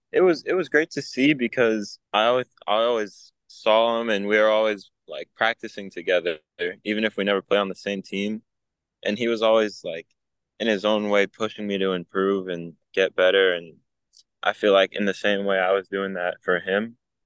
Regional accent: Gastonia, North Carolina, United States; I lived in Gastonia for basically my whole life. And right now I'm currently 18 years old.

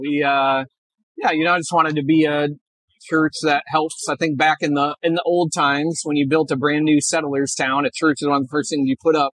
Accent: Iowa, United States; I grew up in Iowa. So, and went to college there, Iowa State University

